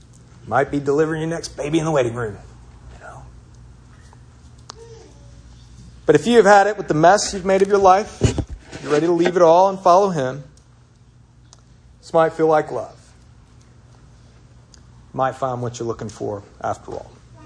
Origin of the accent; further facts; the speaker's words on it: Swannanoa, North Carolina, United States; born there; I was born in Swannanoa, North Carolina.